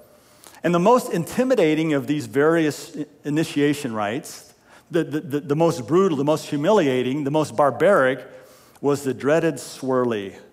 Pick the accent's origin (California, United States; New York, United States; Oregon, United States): Oregon, United States; Cave Junction; At least they had that where I grew up in Cave Junction.